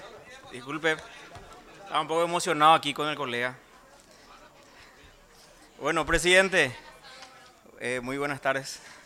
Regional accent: Paraguay; Y como paraguayo, presidente, estamos obligados a conocer el porqué de nuestras tradiciones y de nuestro folclore, sobre todo.

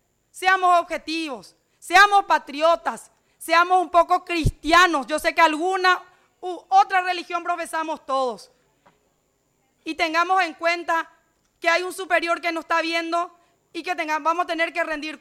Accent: Paraguay; antes de ser de uno u otro partido político somos paraguayos

